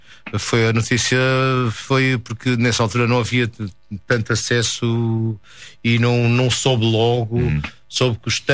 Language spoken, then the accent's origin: Portuguese; Porto, Portugal; eu sou mais urbano, sou do Porto e sou mais duro e menos.